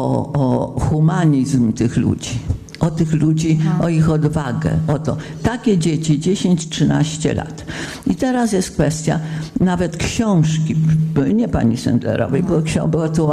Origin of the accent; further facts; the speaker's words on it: London, United Kingdom; Jestem z Londynu, tak jak moi przyjaciele tutaj.